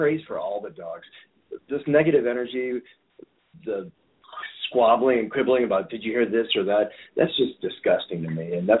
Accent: Chicago, Illinois, United States; I just got to explain to them, you know, I'm from Chicago.

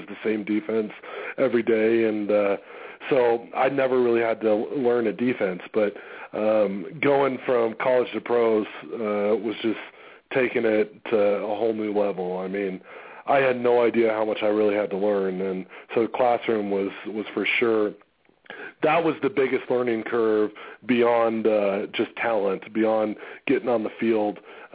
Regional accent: Denver, Colorado, United States; and then that it also happened to be my hometown. So the mixture of all that was what led me to Denver.

